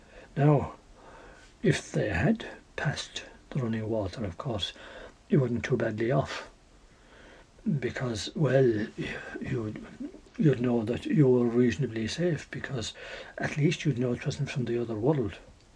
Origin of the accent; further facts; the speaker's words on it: Ireland; as we're all Irish, say hello in a very friendly manner to them